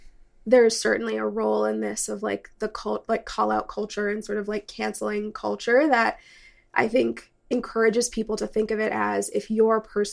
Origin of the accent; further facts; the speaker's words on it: New England, United States; I'm from New England, so, you know, the few radicals that remain tend to be syndicalists.